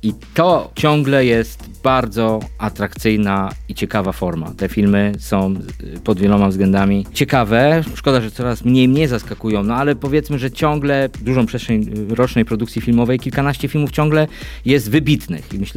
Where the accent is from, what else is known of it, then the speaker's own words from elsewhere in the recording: Nowogard, West Pomeranian Voivodeship, Poland; Pochodzę z małego miasteczka na Pomorzu Zachodnim, z Nowogardu. Tam było kino, jest do dzisiaj, chociaż w remoncie dzisiaj.